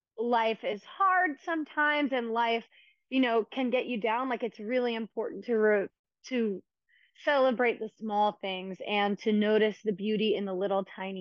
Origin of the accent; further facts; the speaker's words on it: Mississippi, United States; because I knew that the piece meant a lot to me as a young kid who grew up, you know, in a small-ish town in Mississippi